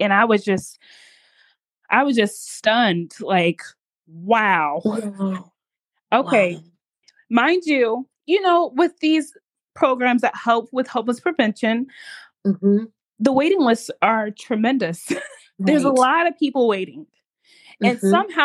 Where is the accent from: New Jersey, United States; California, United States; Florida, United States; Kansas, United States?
Kansas, United States; You know, we're from Kansas. We used to things being very slow.